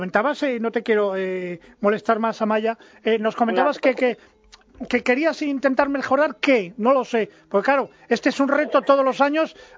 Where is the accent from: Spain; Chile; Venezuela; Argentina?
Spain; Castile; yo que soy castellano